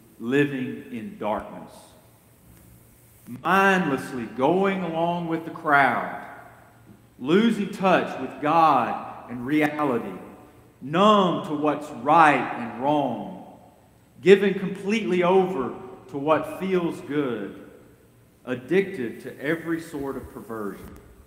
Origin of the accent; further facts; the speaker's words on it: Holka, Mississippi, United States; I grew up in a small town in North Mississippi, Holka, Mississippi. Growing up in Holka was a lot like growing up in Pleasantville.